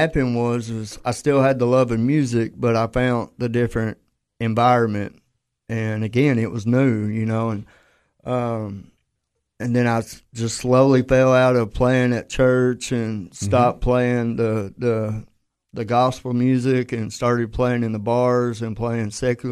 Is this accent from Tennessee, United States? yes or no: yes; Livingston, Tennessee, United States; I'm 42 years old. I was born and raised in Livingston, Tennessee. Grew up here my whole entire life.